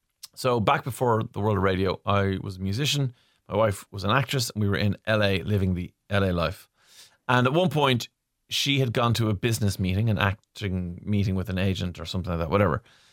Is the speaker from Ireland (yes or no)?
yes; Ireland; Hey, how are you? I'm from Ireland. Yeah, I'm from Ireland. Yeah, but I've been here for a while, like easily 2 weeks.